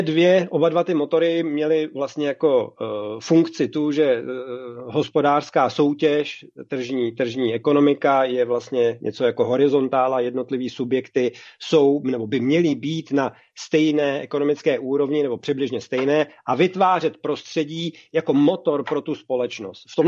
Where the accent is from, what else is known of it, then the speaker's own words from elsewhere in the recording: Prague, Czechia; jsem celý život žiju v Praze